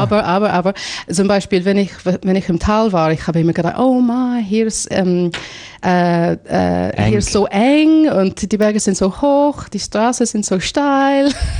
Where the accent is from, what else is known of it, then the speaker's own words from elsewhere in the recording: Ireland; German is a second language; now in Switzerland; ich komme aus Land auch. Mein Dorf hat wahrscheinlich 500 Leute da.